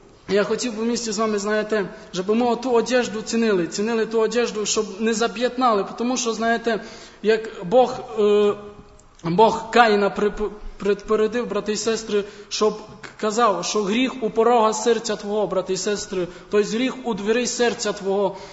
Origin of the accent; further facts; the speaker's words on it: Zakarpattia Oblast, Ukraine; Ми самі з Закарпаття.